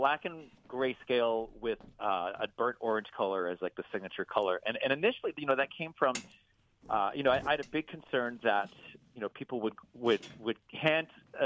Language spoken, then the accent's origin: English; Worcester, Massachusetts, United States; I grew up in Worcester, and sure, like, I went to the beach at Hampton Beach and stuff like